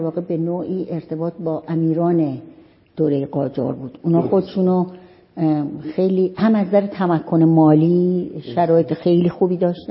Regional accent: Iran; من کودکیم، نوجوانیم، جوانیم به شکلی در واقع رشد کردم در خانواده‌ای که هم پدرم شاغل بود و هم مادرم و تو شهرستان‌های ایران.

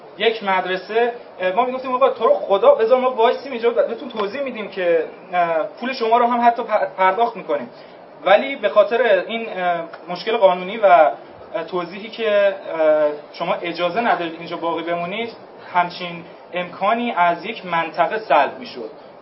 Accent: Shahriar, Tehran Province, Iran; من تو سمپاد درس خوندم و خب قطعا توی شهر خودم، من بچه شهریار هستم، دبیرستان دارالعلوم،

